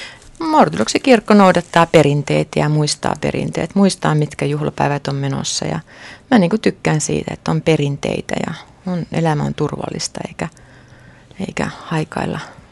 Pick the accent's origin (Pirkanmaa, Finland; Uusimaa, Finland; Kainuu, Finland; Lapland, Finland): Lapland, Finland; Sodankylä; moved away as an adult; also born or lived in London; now in Oulu, Finland; mä tulin itse Sodankylästä ja tulin Ouluun silloin 73 opiskelemaan tänne Oulun yliopistoon ja siltä tiimoilta on jäänyt sitten Oulun töihin. Eikä ole koskaan tullut muutettua. Me pari vuotta olin Lontoossa, mutta muuten ollut aina Oulussa.